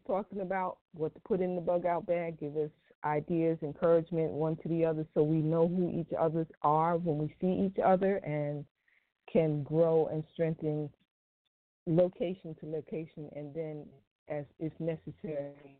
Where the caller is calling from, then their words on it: Florida, United States; I'm calling from Florida.